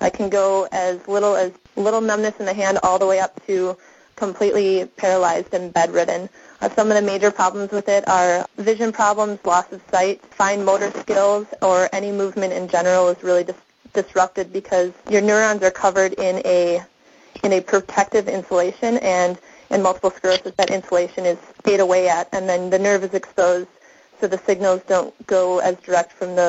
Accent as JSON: {"language": "English", "region": "Wisconsin", "country": "United States", "said": "I am from Wisconsin"}